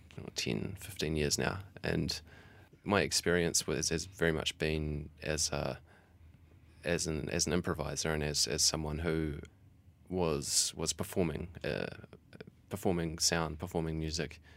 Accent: New Zealand; New Zealand. So sort of close to Australia, and very similar to Australia in a lot of ways.

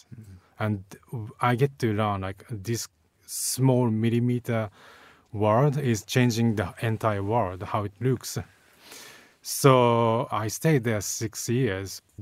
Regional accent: Japan; So I was born and raised in Japan, in a very traditional family.

